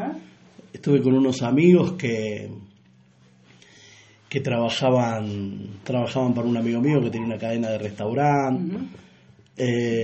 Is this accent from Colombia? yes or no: no; San Luis, Argentina; Soy puntano, uh-huh, lo aclaro porque para muchos soy el porteño, no soy puntano, nací en el Policlínico Regional. Y sí, estuve muchos años trabajando en Buenos Aires. Uh-huh. Trabajé en Buenos Aires, venía a San Luis